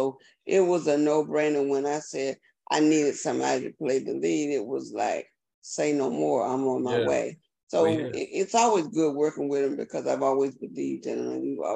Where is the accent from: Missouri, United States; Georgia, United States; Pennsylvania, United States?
Missouri, United States; I hear the hoopla, but I'm the girl from the Show Me State.